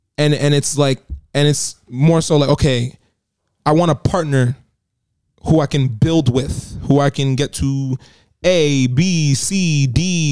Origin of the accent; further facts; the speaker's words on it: United States; And I think me living here, growing up in America